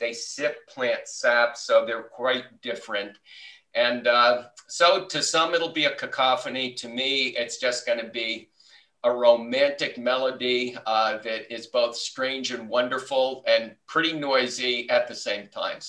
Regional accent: New Jersey, United States; accent: Jersey; well, you know, I'm from Jersey, so I know a little bit of the Jersey talk still.

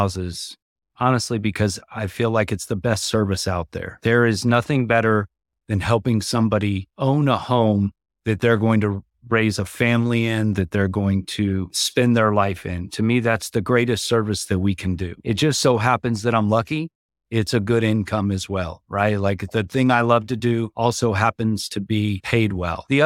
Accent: Phoenix, Arizona, United States; I grew up in Phoenix.

